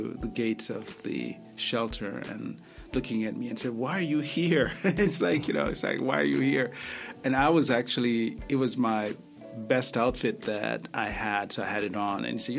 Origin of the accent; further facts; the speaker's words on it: Jamaica; now in United States; I grew up in Jamaica. I grew up in a fairly poor family and got an opportunity to come to this country